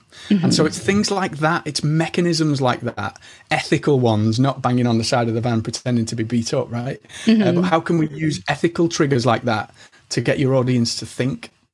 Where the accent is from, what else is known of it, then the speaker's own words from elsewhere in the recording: Liverpool, North West England, United Kingdom; So I'm from Liverpool, England